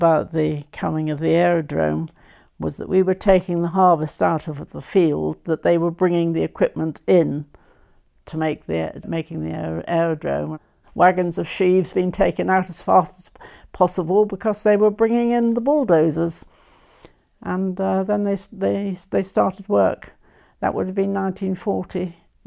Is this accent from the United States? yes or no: no; Ellingham, South East England, United Kingdom; also born or lived in Tisbury; I was born actually in Tisbury in Wiltshire, but we went to live at Ellingham when I was 4 years old. And so I grew up at Ellingham